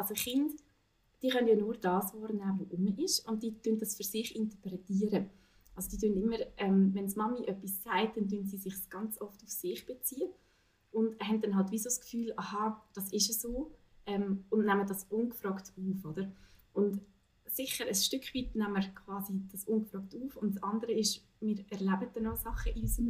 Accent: Switzerland; Bei uns in der Schweiz, sage ich jetzt, spielt Geld sicher immer eine wichtige Rolle

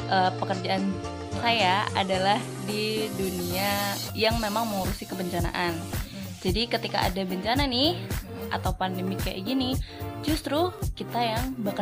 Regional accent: Pati, Central Java, Indonesia; Dari Pati.

